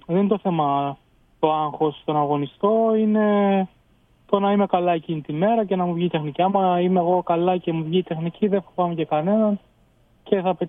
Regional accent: Greece; είμαι ο Έλληνας, όπως θα πούνε οι αντίπαλοι, ας πούμε.

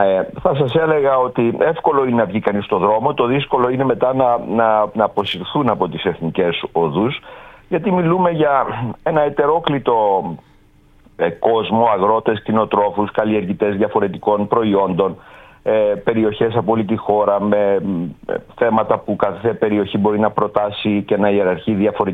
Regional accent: Larissa, Thessaly, Greece; στην πατρίδα μου, στη Λάρισα

